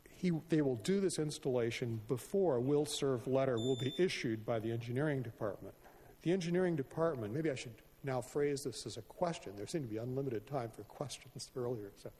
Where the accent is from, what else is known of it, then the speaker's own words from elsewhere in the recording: Los Osos, California, United States; from Los Osos, and I will try to.